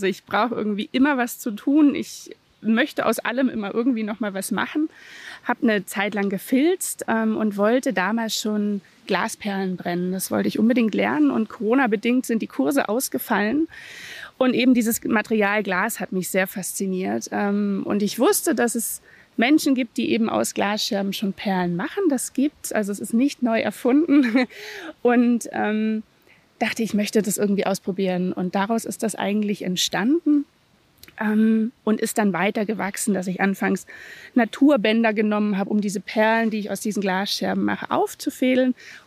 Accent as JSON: {"language": "German", "region": "Lake Constance", "country": "Germany", "tie": "born or raised there", "said": "Ich bin fast 40. Das wird dieses Jahr das Fest, glaube ich. Ich bin seit meinem 8. Lebensjahr am Bodensee, bin hier groß geworden, aufgewachsen. Also ich würde mich schon auch als Bodenseekind sehen"}